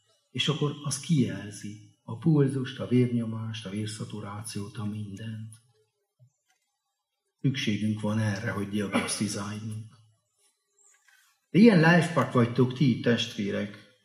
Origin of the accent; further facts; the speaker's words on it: Transylvania, Romania; Ugye én Erdélyből származom